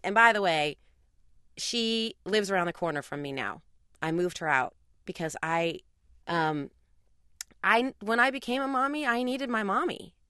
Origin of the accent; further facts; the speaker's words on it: San Francisco, California, United States; I grew up in San Francisco in the late 70s and early 80s